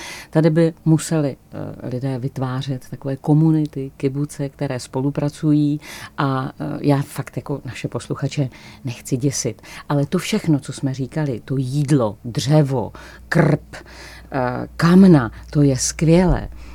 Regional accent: Ostrava, Moravian-Silesian Region, Czechia; now in Prague, Czechia; já jsem tedy z Ostravy, a šli jsme navštívit pěšky mé rodiče.

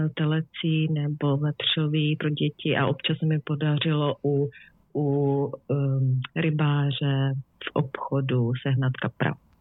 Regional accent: Bohemia, Czechia; now in Germany; tady v Bavorsku se to úplně tak neřeší a já jsem zvykla samozřejmě z Čech, že se vyvařuje, dělá se polívka, kapr, řízky, prostě bramborový salát

